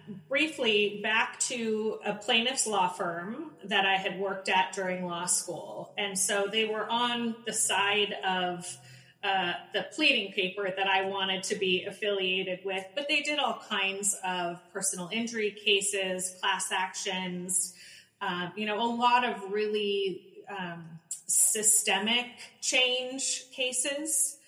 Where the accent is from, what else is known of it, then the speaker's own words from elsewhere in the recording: San Francisco, California, United States; born there; I was born in San Francisco. I was born in a communal building in the 70s. You don't get a name like … without having some hippie roots.